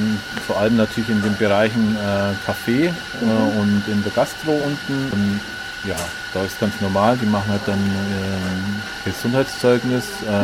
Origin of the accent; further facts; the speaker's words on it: Germany; Ich als Deutscher habe ja kein Problem mit Fluchthintergrund. Ja?